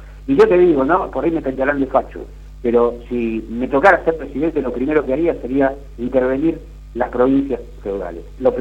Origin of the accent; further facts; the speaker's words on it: Argentina; recorres Jujuy, y realmente como argentino te da ganas de llorar.